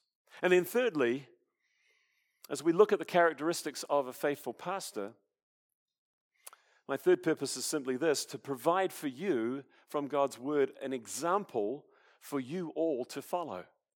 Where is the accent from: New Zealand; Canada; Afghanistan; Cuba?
New Zealand; now in United States; And that preaching came with great effect, even in my home country of New Zealand.